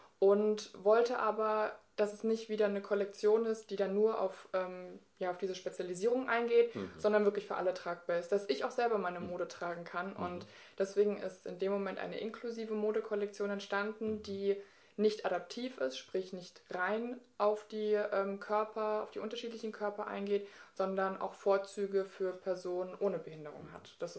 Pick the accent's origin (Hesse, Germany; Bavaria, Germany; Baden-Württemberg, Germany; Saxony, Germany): Baden-Württemberg, Germany; Sinsheim; also ich bin in Sinsheim groß geworden